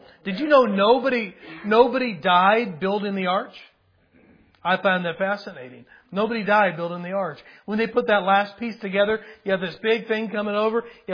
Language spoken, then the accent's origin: English; Missouri, United States; I mean, it's like yeah, we're from Missouri, right? That's pretty cool.